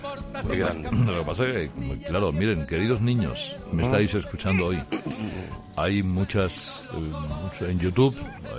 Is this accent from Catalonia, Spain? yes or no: no; Seville, Andalusia, Spain; yo vengo de Sevilla